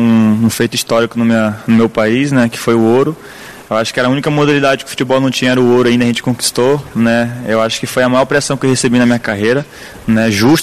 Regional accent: Roraima, Brazil; Eu que sou de Roraima, que é 40 graus, né?

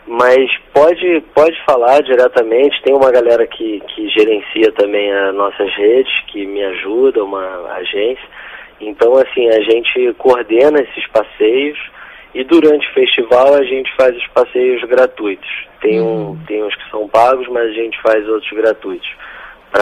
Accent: Santarém, Pará, Brazil; also born or lived in Rio de Janeiro / Salvador; Eu sou de Santarém.

